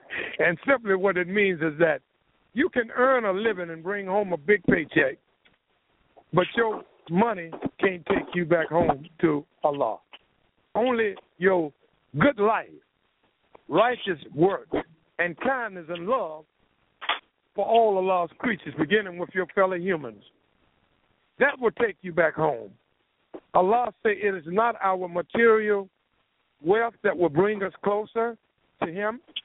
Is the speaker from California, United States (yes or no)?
no; Durham, North Carolina, United States; Y'all have been some of the few people that encouraged me in my hometown, Durham, North Carolina.